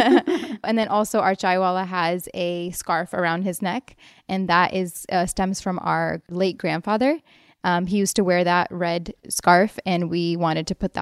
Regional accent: Waterbury, Connecticut, United States; also born or lived in New York; We moved to New York and then we moved to Connecticut, Waterbury.

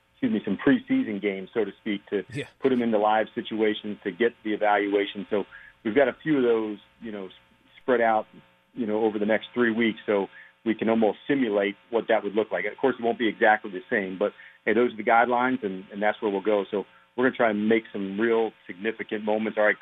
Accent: New Jersey, United States; I growing up in Jersey

